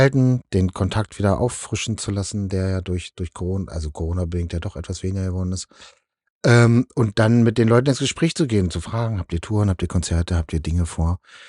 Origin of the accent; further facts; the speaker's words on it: East Germany, Germany; Bin ja Ossi, und als Ossi mal nach Tokio und Korea und so zu kommen, das war reizvoll